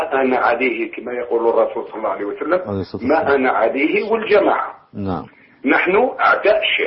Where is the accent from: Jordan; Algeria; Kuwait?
Algeria; Arabic is a second language; أنا راني من الجزائر واسمح لي ما نتكلمش مليح مليح العربية